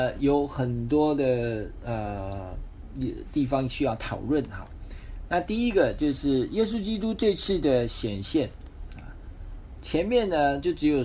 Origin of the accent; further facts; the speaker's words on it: Taiwan; 我们台湾话叫做假崩红地短